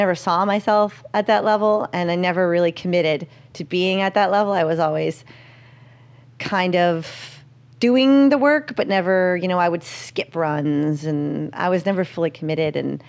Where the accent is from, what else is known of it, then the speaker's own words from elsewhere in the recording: Surrey, British Columbia, Canada; Yeah, I grew up in Surrey, a suburb of Vancouver, about 40 minutes outside the city.